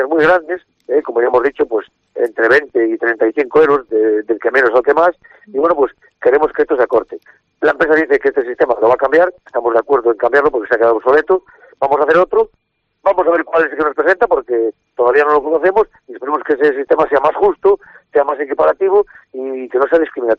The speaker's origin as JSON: {"language": "Spanish", "region": "Castile and León", "country": "Spain", "said": "la mayoría somos de aquí del Bierzo, todos."}